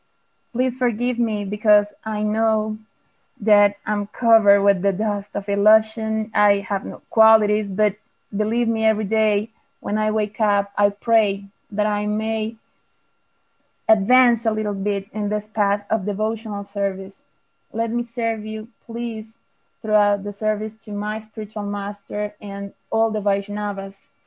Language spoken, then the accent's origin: English; Medellín, Antioquia, Colombia; English is a second language; It was in my hometown, Medellin, in Colombia.